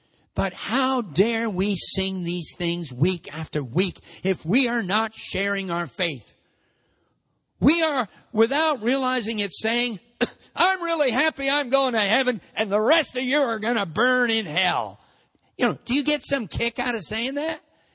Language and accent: English; United States; accent: American; Because when they heard my American accent, and they asked me where I was